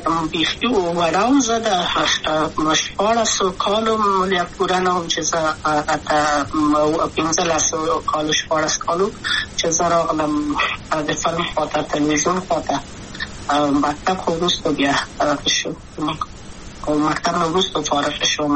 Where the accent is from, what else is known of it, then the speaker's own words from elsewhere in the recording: Kabul, Afghanistan; also born or lived in Wardak; د کابل په تخته پل سیمه کې یم او لویا شویم کابل کې هم مکتب می دولسمه په کابل خار خیرخانه می نهلی سی مریم کې ما هلته دولسمه پورې پر زده کړې وکړې.